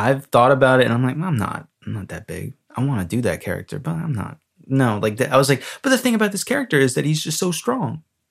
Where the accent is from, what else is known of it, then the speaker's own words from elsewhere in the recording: Louisiana, United States; dude, I'm Cajun!